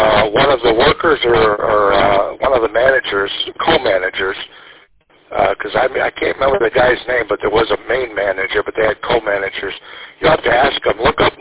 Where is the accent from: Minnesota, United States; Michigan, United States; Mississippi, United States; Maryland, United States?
Michigan, United States; Mount Clemens; I grew up with one in Mount Clements, and we have a connection.